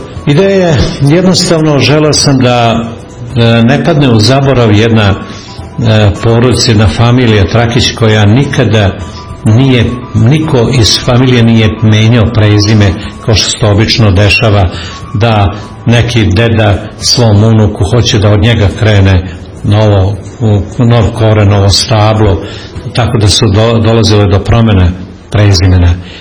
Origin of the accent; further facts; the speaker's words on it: Kragujevac, Šumadija and Western Serbia, Serbia; born there; Ja sam kršten u crkvi, u staroj crkvi, Miloševoj crkvi u Kragujevcu, jer sam rođen u Kragujevcu.